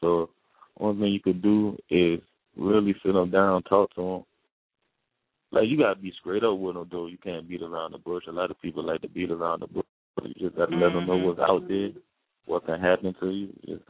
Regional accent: New York City, New York, United States; I shot Savior in Harlem, my hometown, so I shot.

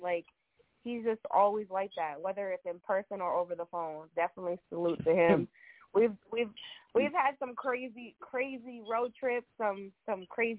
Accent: Minnesota, United States; now in Ohio, United States; Because I'm from Minnesota, right? And I moved out to Ohio, bro.

